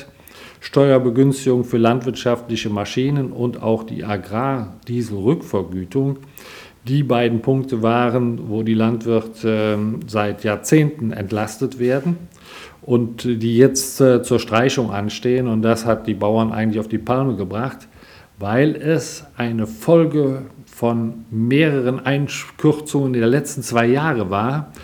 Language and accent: German; Zülpich, North Rhine-Westphalia, Germany; born there; now in Kosa, Germany; 62 Jahre alt, geboren in Zülpich in Nordrhein-Westfalen, wohne seit 1994 in Kosa bei Köthen